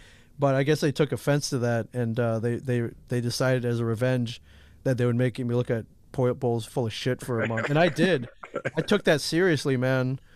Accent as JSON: {"language": "English", "region": "Midwest", "country": "United States", "tie": "born or raised there", "said": "I think a lot of it was, you know, just kind of growing up Asian in a mainly white Midwest town."}